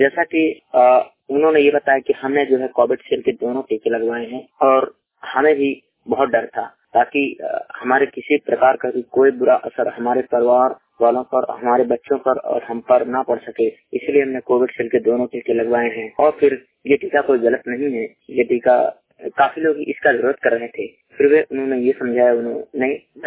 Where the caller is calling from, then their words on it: Uttar Pradesh, India; मैं श्रमिक वाणी रिपोर्टर … लाबामा उत्तर प्रदेश से।